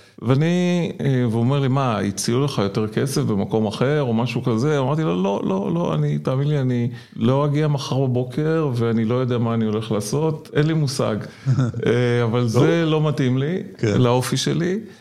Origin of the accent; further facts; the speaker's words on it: Tel Aviv, Tel Aviv District, Israel; born there; moved away as an adult; also born or lived in Haifa; now in Ramat HaSharon, Israel; אז אני נולדתי בתל אביב, בצפון הישן. בערך בגיל 18 עברתי לחיפה ללמוד בטכניון כעתודאי, כן. בנווה שאנן. ואחרי שסיימתי עברתי לגור ברמת השרון